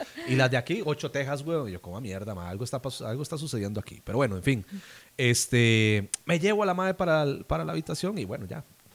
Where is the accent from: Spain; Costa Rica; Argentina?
Costa Rica; San José; Le digo, no, mi hermano, yo soy de San José.